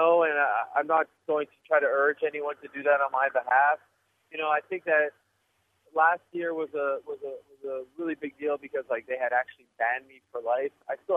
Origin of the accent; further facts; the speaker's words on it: Canada; being in Canada, which is my home country, has reinvigorated me